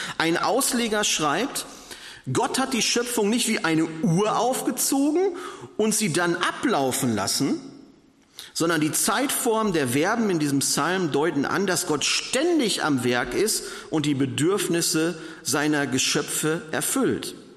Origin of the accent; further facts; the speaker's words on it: North Rhine-Westphalia, Germany; Schicht im Schacht zu machen, wie man im Ruhrgebiet sagt, wo ich herkomme.